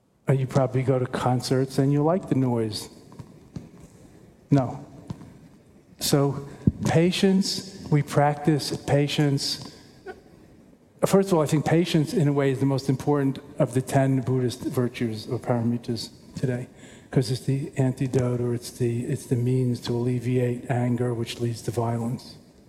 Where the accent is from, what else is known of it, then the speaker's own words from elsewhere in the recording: New York, United States; I mean, I'm a New Yorker and I don't live in New York.